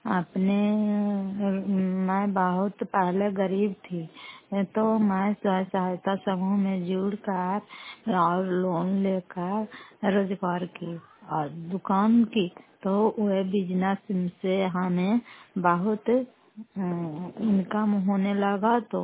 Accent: Nalanda, Bihar, India; घर फतेहपुर पंचायत मकरौता जिला नालंदा कलापुसरा प्रखंड की निवासी हूँ

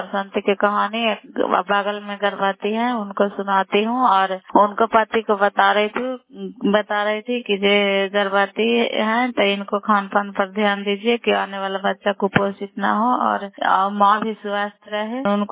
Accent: Makrauta, Bihar, India; नालंदा जिला कराय ब्लॉक मकरौता पंचायत कराय ब्लॉक की निवासी हूँ

